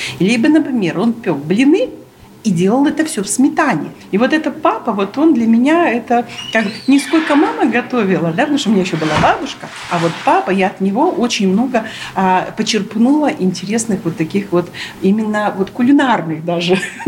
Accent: Belarus; now in Russia; мы говорим о себе, мы себя проецируем, и мы говорим, мы белорусы, и мы третьи по численности в Карелии

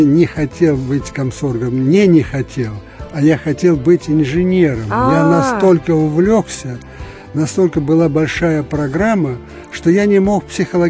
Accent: Gomel Region, Belarus; born there; Я родился на Гомельщине, недалеко от деревни Ветка, основанной старообрядцами, которые там проживают до настоящего времени

